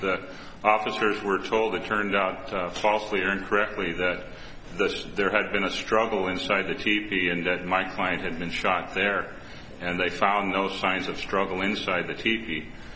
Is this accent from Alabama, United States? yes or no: no; Great Falls, Montana, United States; I'm from Great Falls, Montana.